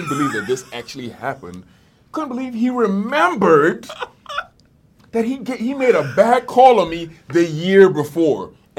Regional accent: London, United Kingdom; born there; I was born in London.

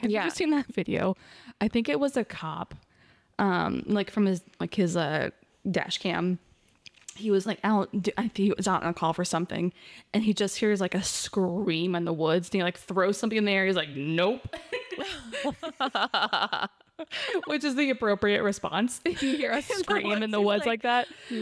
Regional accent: Washington, United States; We are from Washington, so.

